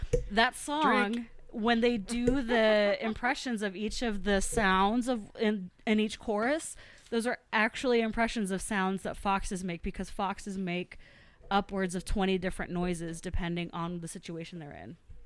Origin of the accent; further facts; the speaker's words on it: Texas, United States; when I grew up in Texas, they would have the tiger show at the State Fair of Texas.